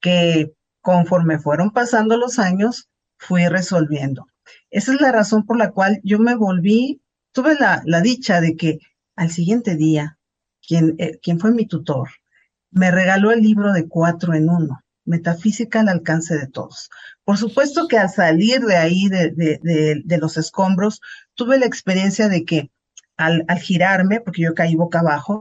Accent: Mexico City, Mexico; born there; Nací en la Ciudad de México.

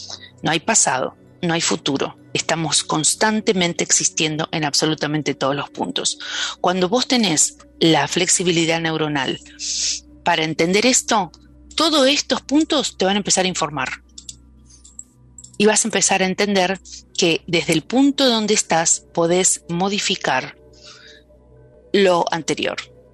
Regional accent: Argentina; porque yo soy argentina

